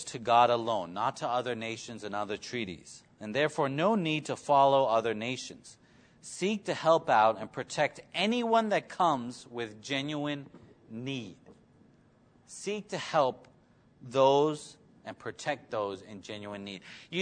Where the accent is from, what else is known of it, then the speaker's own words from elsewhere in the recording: New York, United States; Growing up in New York, you hear about the Jewish community and all their wealth.